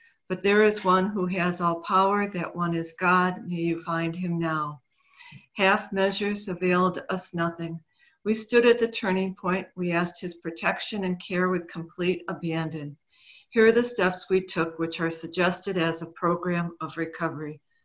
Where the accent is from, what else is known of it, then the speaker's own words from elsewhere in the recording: Marquette, Michigan, United States; I'm from Marquette, Michigan, and I am a compulsive overeater.